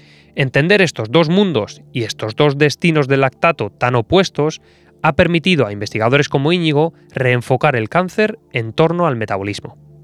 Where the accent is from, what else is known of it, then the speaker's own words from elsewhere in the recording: Leza, Basque Country, Spain; esté a 5 kilómetros de Leza, que es mi pueblo y, por supuesto, es mejor